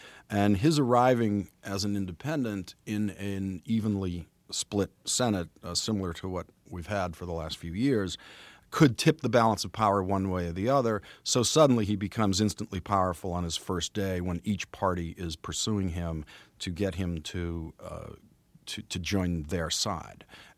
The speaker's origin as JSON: {"language": "English", "town": "Boston", "region": "Massachusetts", "country": "United States", "said": "I'm Irish. I'm from Boston."}